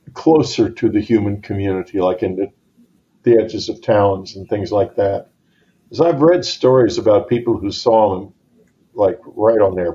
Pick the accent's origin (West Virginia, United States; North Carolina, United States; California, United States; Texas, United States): Texas, United States; Listen, I grew up in Texas where deer season meant venison season and sausage and all kinds of things.